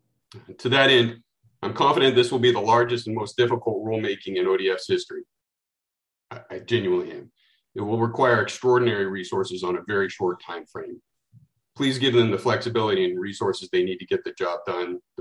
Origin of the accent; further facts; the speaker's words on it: Oregon, United States; I grew up in Eastern Oregon during the 90s, and I witnessed what casual natural resource policy can do to rural communities.